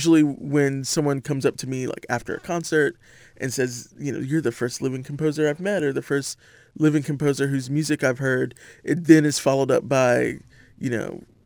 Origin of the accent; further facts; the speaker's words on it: the South, United States; a Black American woman in the South in particular, which I think is an experience that's often overlooked, you know, talking about what it means to be from the South.